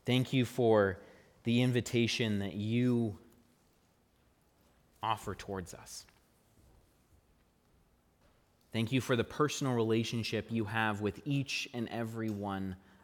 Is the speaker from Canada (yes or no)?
yes; Ontario, Canada; I'm clearly not from Ottawa. I'm from Northern Ontario.